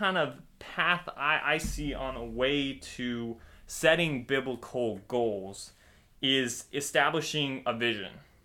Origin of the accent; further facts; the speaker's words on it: California, United States; now in East Coast, United States; Like we kind of briefly mentioned, I'm from California, living on the East Coast now.